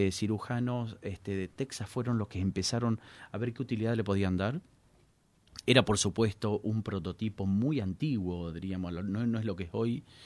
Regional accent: Corrientes, Argentina; now in Mar del Plata, Argentina; Soy correntino, pero hace mucho ya vivo en Mar del Plata. Desde el año 2015 vine, así que estoy instalado por adopción.

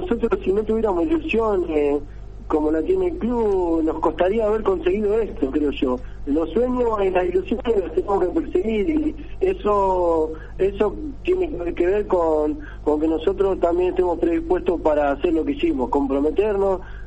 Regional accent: Mar del Plata, Buenos Aires Province, Argentina; ya te digo que yo soy de Mar del Plata, me toca viajar todos los días

